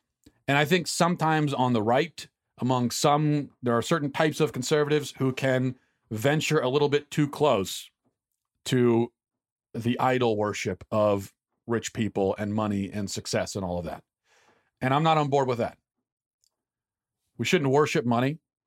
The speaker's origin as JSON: {"language": "English", "town": "Atlanta", "region": "Georgia", "country": "United States", "tie": "born or raised there", "said": "I grew up in Atlanta, Georgia, the Old South in the 80s and 90s."}